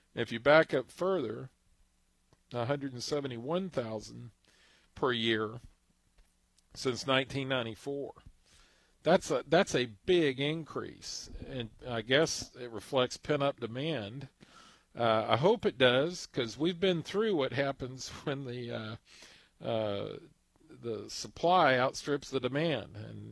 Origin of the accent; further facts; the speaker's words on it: Pasadena, Texas, United States; and by the way, I'm from Pasadena, so any comments I make here shouldn't be taken as a criticism.